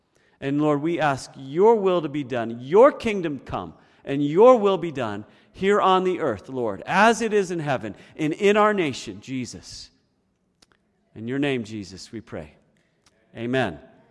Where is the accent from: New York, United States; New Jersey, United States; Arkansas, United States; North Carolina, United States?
New York, United States; born there; but I was born in New York State.